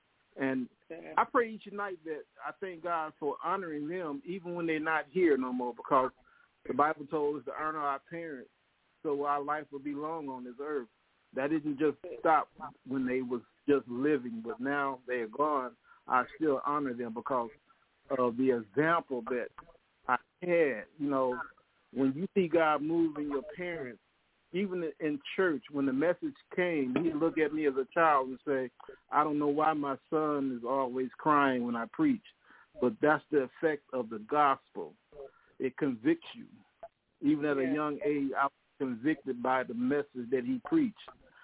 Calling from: Detroit, Michigan, United States; I'm coming from Detroit, Michigan, speaking to you on the airwaves

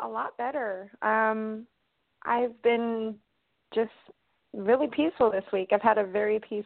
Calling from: Atlanta, Georgia, United States; Hey, Adam. … I'm calling from Atlanta.

